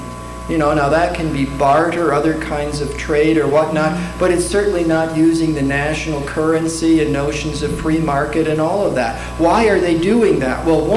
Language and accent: English; Frankenmuth, Michigan, United States; no, I'm from Michigan.